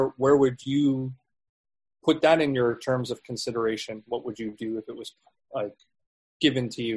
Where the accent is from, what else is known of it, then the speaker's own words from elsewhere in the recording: Toronto, Ontario, Canada; I'm from Toronto, Ontario.